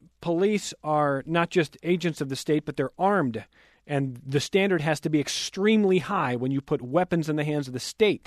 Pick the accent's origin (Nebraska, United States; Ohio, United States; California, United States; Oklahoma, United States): Ohio, United States; I mean, I'm from Ohio originally. I know a number of people who are cops in Ohio.